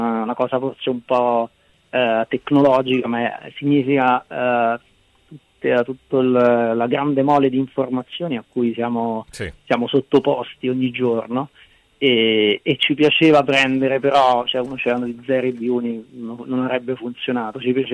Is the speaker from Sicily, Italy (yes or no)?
no; Rome, Lazio, Italy; now in Milan, Italy; sono di Roma e vivo a Milano da un bel po' di anni